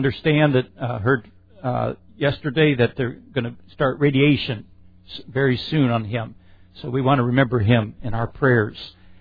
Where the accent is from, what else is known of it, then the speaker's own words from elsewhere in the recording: Pennsylvania, United States; I'm from Pennsylvania. There are a lot of Amish in Pennsylvania.